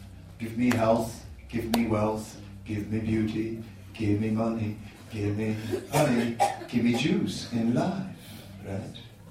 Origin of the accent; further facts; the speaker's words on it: Netherlands; So where I'm from, there are no dead bodies lying on the street. I'm from the Netherlands. We don't have that in the Netherlands.